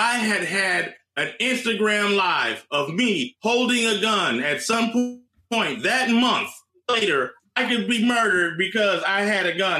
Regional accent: Chicago, Illinois, United States; I lived in Chicago. I grew up in Chicago. Statistically, when I was in Chicago, it was way more violent than it is now.

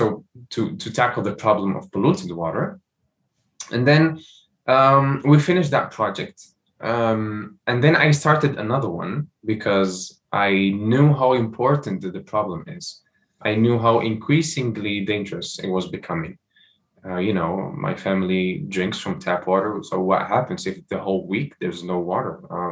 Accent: Morocco; I was born and raised in Morocco.

